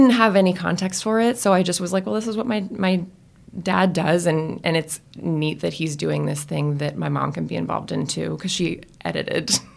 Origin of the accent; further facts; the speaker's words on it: California, United States; I grew up in Northern California.